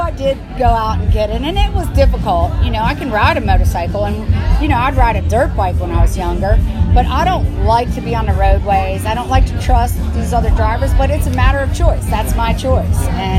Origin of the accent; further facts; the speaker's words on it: Greenbelt, Maryland, United States; moved away as an adult; also born or lived in Tampa, Florida; I mean, born and raised in Greenbelt. Then I went to Tampa, Florida, and I lived in Tampa, Florida for almost 20 years